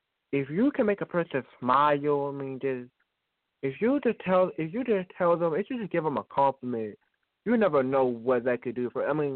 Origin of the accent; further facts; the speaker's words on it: Jefferson, Georgia, United States; also born or lived in Athens; And I was born in Athens, but I'm raised in Jefferson.